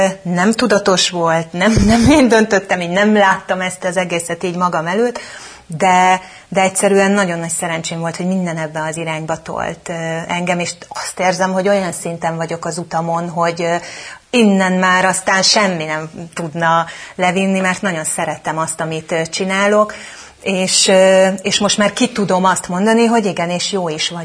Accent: Szabolcs-Szatmár-Bereg, Hungary; Én egy nagyon kicsi Szabolcs-Szatmár-Bereg megyei faluból származom. Már az is nagy szó volt, hogy onnan én Debrecenbe mentem középiskolába, meg a főiskola

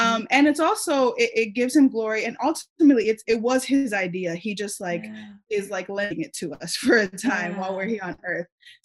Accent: New York, United States; I'm from New York. I went to high school with like 80% Korean people. I'm Dominican. Wow. I'm Black.

